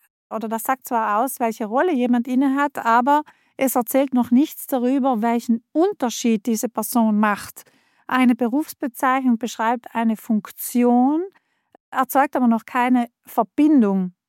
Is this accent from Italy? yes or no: yes; Trentino-Alto Adige, Italy; Ich komme auch aus Südtirol